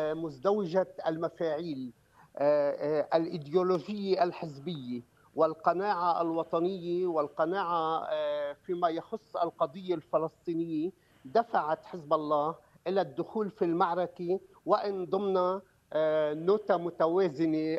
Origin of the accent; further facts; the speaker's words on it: Lebanon; نحن كمواطنين لبنانيين